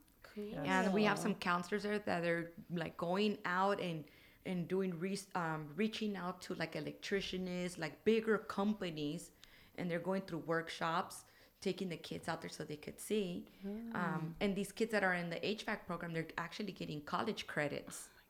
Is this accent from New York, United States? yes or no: no; California, United States; Yeah, I was raised in the Coachella